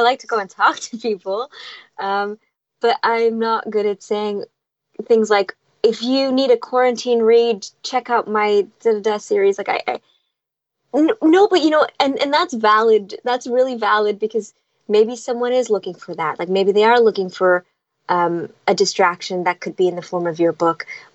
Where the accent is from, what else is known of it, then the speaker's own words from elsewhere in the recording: Trinidad & Tobago; because, you know, I'm from Trinidad and, you know, Trinidadians can't take anything seriously.